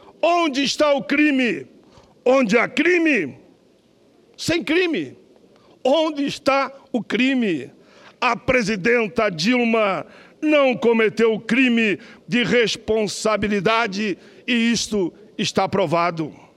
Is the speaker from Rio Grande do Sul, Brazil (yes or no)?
yes; Rio Grande do Sul, Brazil; eu sou do Pampa Gaúcho, terra de muitas revoluções. Não sou chimango, nem sou maragato. Sou tão somente um rebelde lanceiro negro.